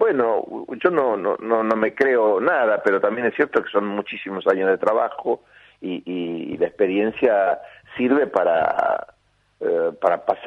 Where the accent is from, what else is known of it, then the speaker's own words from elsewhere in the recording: Tandil, Buenos Aires Province, Argentina; moved away as an adult; now in Buenos Aires, Argentina; soy un hombre ahora ya grande, pero que en algún momento fui joven y que salí de Tandil para venir a Buenos Aires a estudiar teatro